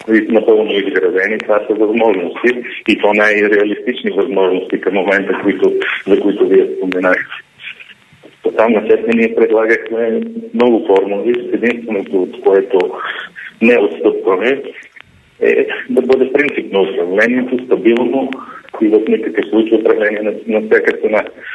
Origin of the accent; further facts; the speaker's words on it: Sofia, Sofia City, Bulgaria; роден съм в София, 63-та година, Завърших съм 35 училище в София